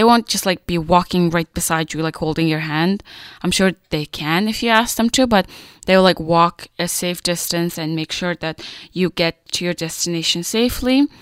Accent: Vancouver, British Columbia, Canada; I'm also from Vancouver

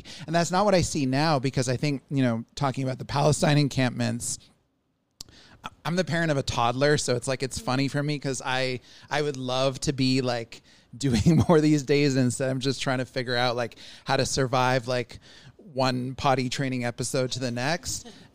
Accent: Toronto, Ontario, Canada; now in Montreal, Canada; I'm from Montreal originally, grew up in Toronto, and I moved back here

